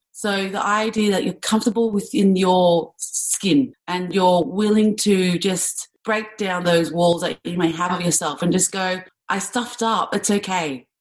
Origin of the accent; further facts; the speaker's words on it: Australia; I am Vietnamese Australian. My mother came to Australia by boat after the Vietnam War. So born and bred here in Australia.